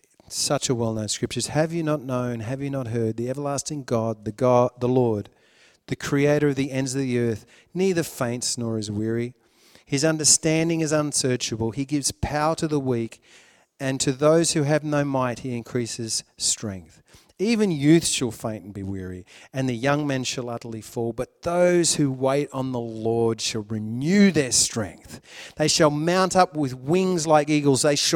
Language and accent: English; Australia; now in New Zealand; I just, as an Aussie brother coming over to share with his Kiwi brothers